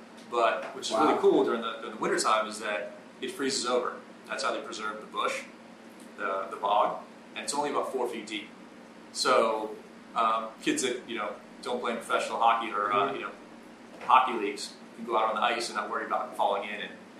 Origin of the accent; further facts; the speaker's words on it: Virginia, United States; born there; I was born in Virginia, though.